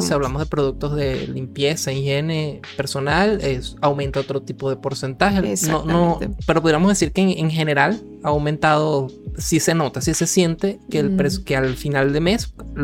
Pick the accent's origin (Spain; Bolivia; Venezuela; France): Venezuela; nosotros venimos de Venezuela